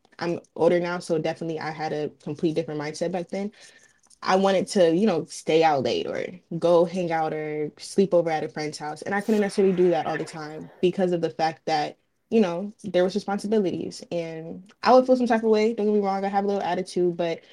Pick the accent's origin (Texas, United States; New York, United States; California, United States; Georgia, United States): Georgia, United States; Hinesville; I grew up in Hinesville, Georgia. It's an hour away from Savannah. Growing up, I was raised by a single parent, like household with my mom.